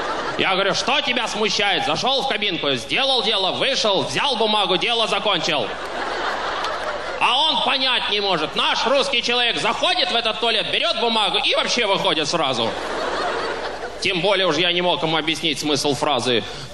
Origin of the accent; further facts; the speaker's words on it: Russia; Я туда, как россиянин, больше не поеду